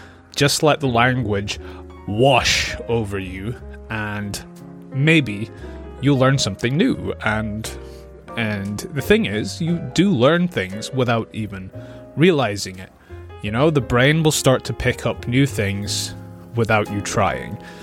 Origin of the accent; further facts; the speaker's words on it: Scotland, United Kingdom; accent: Scottish; technically speaking, I have a British English accent, but because I'm from Scotland, I have more of a Scottish accent, but my accent is quite mixed